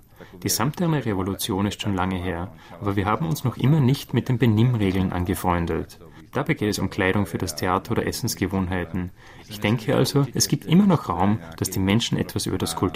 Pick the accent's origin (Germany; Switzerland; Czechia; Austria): Czechia; Prague; Das ist in Tschechien nicht so, oder zumindest in Prag nicht, wo ich herkomme.